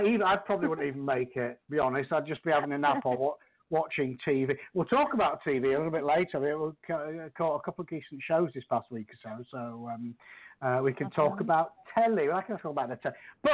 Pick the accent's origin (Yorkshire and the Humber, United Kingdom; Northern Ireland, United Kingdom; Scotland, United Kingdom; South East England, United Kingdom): Yorkshire and the Humber, United Kingdom; now in United States; Well, imagine, I came from Yorkshire, Northern England.